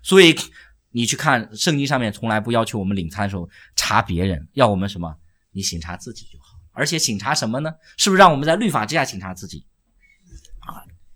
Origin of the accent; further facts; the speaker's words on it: China; 但我们中国人基本上不习惯用支票，对吧？